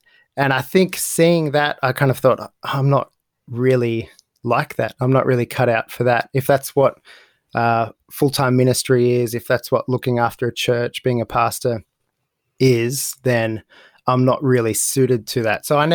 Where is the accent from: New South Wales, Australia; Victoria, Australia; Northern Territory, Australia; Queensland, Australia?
New South Wales, Australia; Penrith; also born or lived in Minchinbury; I think, for most of my life, I've been a Westie, so around Penrith from about year eight. But before that, we actually, I was living in Minchinbury when I was younger